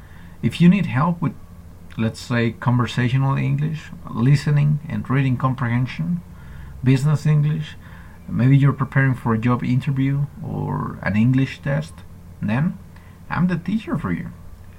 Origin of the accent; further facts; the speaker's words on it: Michigan, United States; I am from Michigan, in the north of the United States.